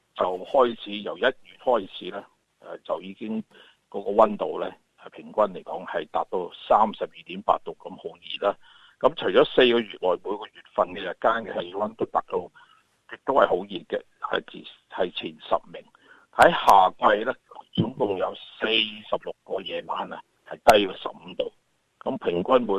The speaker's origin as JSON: {"language": "Cantonese", "country": "Hong Kong", "lives_now": "Canberra, Australia", "said": "如果對於我哋香港人喺澳洲喺堪培拉嚟講，好事嚟"}